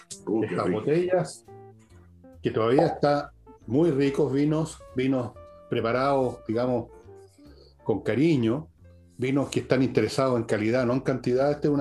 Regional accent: Chile; Como muchos chilenos, yo creo que se acordarán de esto del el vino con agua.

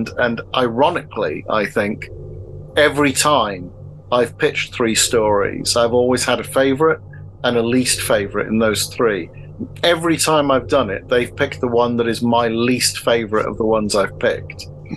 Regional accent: Bridgend, Wales, United Kingdom; also born or lived in Swansea; I mean, I'm Welsh. I mean, I was born and brought up in Bridgend and Swansea.

